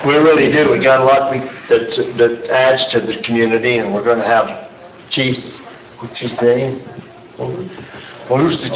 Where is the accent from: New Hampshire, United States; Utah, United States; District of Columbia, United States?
Utah, United States; Ephraim; I'm a move-in. Been here for 35 years. I grew up down in Ephraim, on the far side of Ephraim.